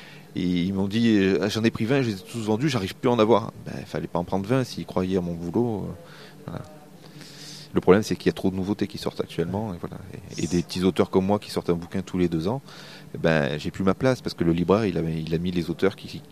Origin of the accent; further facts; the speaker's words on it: Marseille, Provence-Alpes-Côte d'Azur, France; Moi, je venais de Marseille. C'est toujours à 8 heures de train d'Angoulême.